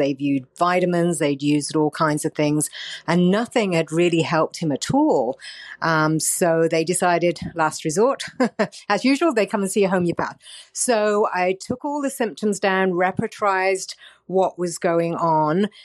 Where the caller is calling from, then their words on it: Salmon Arm, British Columbia, Canada; I'm calling from Salmon Arm, British Columbia.